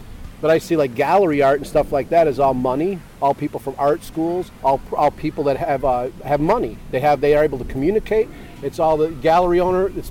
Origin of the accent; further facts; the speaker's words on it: Chicago, Illinois, United States; the street art, when I grew up in Chicago, it was a communication.